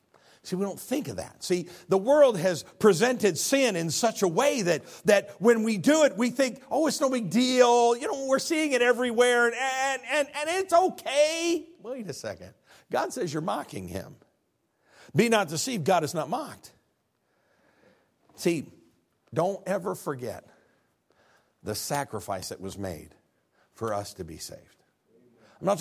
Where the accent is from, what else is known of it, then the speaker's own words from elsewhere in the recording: Illinois, United States; When I go and visit family or friends where I was raised up back in Illinois, they live on nostalgia.